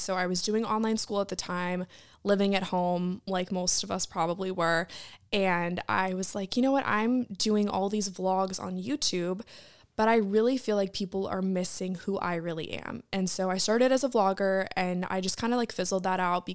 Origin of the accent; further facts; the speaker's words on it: Maryland, United States; I am from Maryland.